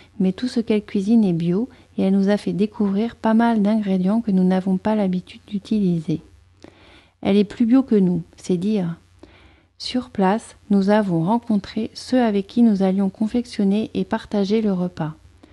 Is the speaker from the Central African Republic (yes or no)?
no; France; je suis française, j'habite près de Paris